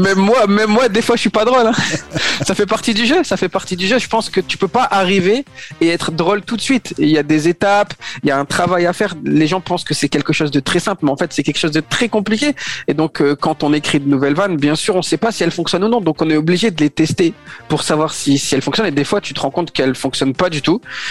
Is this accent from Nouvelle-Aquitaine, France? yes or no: no; Lille, Hauts-de-France, France; J'ai grandi à Lille, dans le vieux Lille, pour ceux qui connaissent un peu cette ville.